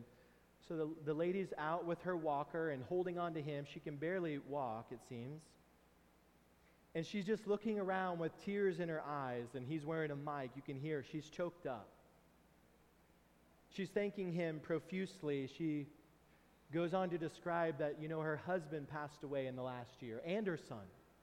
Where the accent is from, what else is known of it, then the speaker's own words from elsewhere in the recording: Texas, United States; I grew up in Texas where we have to mow about 50 weeks a year